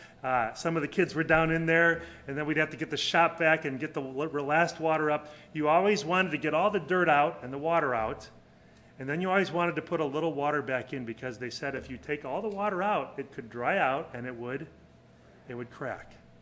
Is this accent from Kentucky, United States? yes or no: no; Cleveland, Ohio, United States; Cavs aren't going to win. I'm from Cleveland.